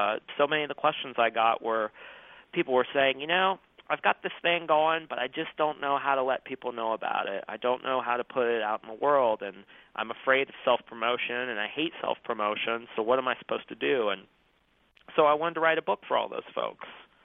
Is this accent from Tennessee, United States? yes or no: no; Circleville, Ohio, United States; now in Austin, United States; I spent the first two decades of my life in Ohio. I grew up in Circleville, and I went to school at Miami University in Oxford.